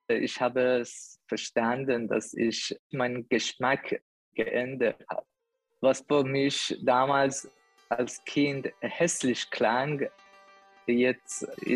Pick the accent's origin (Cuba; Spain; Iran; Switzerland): Iran; German is a second language; moved away as an adult; now in Germany; 41 Jahre alt. Ich komme aus dem Iran.